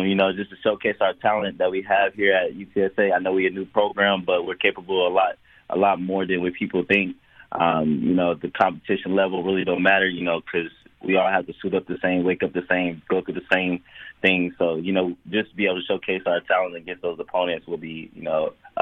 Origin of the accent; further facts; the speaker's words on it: California, United States; moved away; also born or lived in Nevada / Texas; I was born and raised in California. My mom decided to move to Vegas, and then from on there, she met someone, and we ended up moving to Texas.